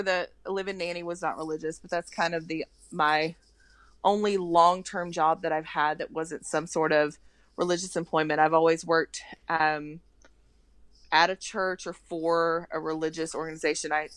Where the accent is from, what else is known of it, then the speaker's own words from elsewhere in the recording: Arkansas, United States; also born or lived in Texas / Connecticut / Arizona; So, born and raised Southern girl. I'm from Southeast Arkansas, middle of nowhere. But went to school in Arkansas.